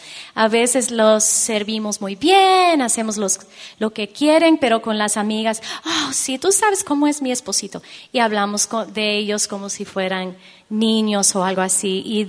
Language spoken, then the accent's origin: Spanish; Peru; born there; Soy hija de padres americanos, así que sí, soy gringa. No me echen tomates, por favor, no. Sí, entonces, pero nacida en Perú, mi amada Perú. Pero vivimos ahí poco tiempo, regresamos a este país